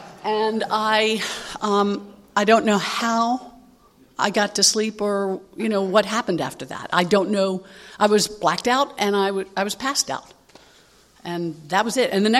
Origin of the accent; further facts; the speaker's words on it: East Coast, United States; And so I grew up on the East Coast. I grew up in a family of, Irish Catholic people.